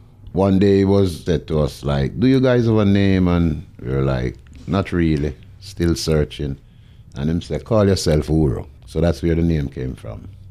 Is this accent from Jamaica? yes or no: yes; Jonestown, Kingston, Jamaica; I come from Jonestown. That's bordering Trenchtown. From a place by the name of Rima. I moved to Waterhouse when I was about 11.